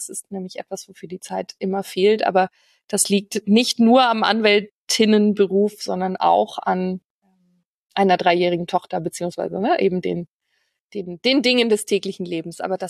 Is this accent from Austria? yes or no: yes; Millstatt, Carinthia, Austria; now in Germany; Aber in Kärnten ist meine Heimat. Millstatt liegt an einem wunderbaren Bergsee, den ich über alles liebe, in dem ich schwimmen gelernt habe.